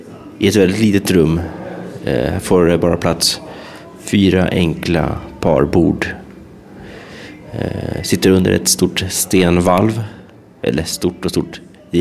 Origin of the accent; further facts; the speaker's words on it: Sweden; Novastrana är också historisk mark för mig som svensk.